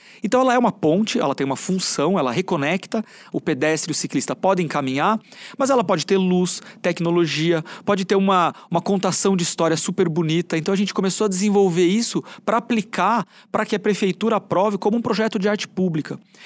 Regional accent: São Paulo, Brazil; Eu sou paulistano, tenho orgulho.

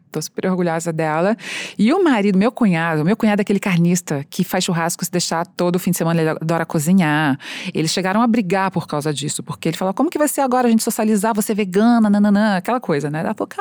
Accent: Joinville, Santa Catarina, Brazil; born there; eu nasci em Joinville, e minha família tá lá em Joinville.

